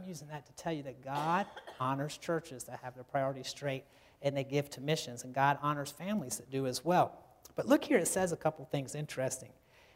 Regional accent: Virginia, United States; Up where I grew up in Virginia, all the churches there that are started are splits off of other churches

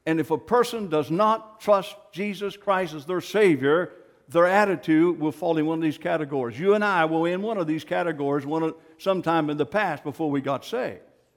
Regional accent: United States; I thank God for my freedom as America, as American.

